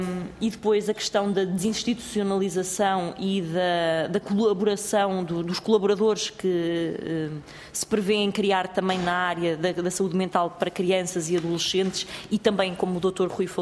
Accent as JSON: {"language": "Portuguese", "region": "Guarda", "country": "Portugal", "said": "Nos outros sítios será exatamente como na minha terra"}